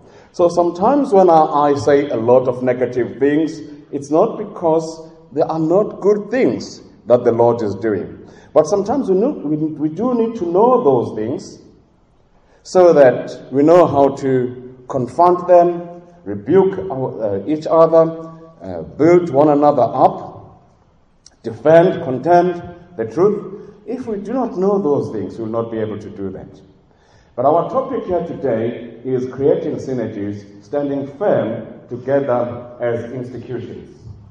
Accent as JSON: {"language": "English", "town": "Cape Town", "region": "Western Cape", "country": "South Africa", "said": "Well, I'm from Cape Town, and I know"}